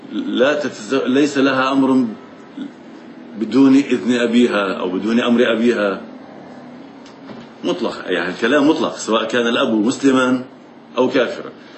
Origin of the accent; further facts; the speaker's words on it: Lebanon; أو في عندنا في لبنان